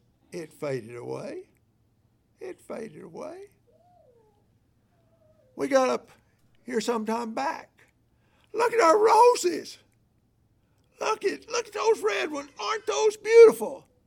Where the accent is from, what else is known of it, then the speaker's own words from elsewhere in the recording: Waco, Texas, United States; I was born and raised down in Texas. We lived there on a street there, McFerrin, I believe it was, in Waco.